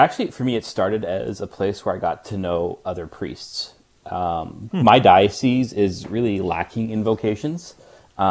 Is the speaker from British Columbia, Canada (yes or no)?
yes; Vancouver, British Columbia, Canada; I grew up in Vancouver, and then on the mainland I went to I graduated from high school when I was 18. I decided to go to Victoria to go to university, so that's on Vancouver Island, so it's separate from Vancouver.